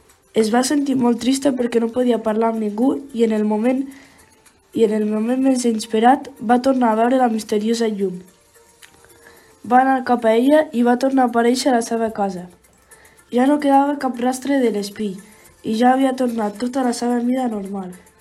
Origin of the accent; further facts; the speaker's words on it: Alcarràs, Catalonia, Spain; soc d'Alcarràs.